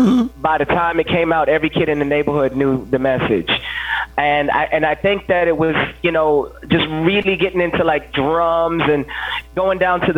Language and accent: English; Harlem, New York, United States; also born or lived in Southern US; So growing up in Harlem was one thing. Growing up in the South was like, I heard a lot of native music.